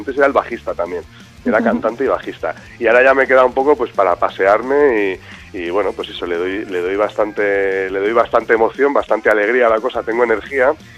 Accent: Madrid, Community of Madrid, Spain; en Madrid, que es de donde yo soy

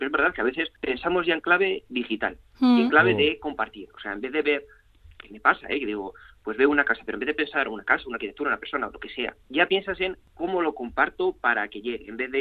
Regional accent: Castile, Spain; yo soy castellano

